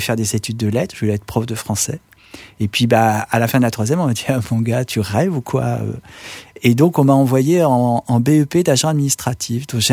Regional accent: Paris, Île-de-France, France; born there; Et autrement, je suis né à Paris.

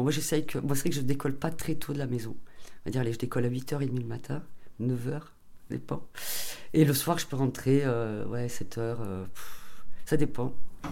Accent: Saint-Antonin-Noble-Val, Occitanie, France; je suis pas née à Saint-Antonin. Je suis arrivée toute petite à Saint-Antonin.

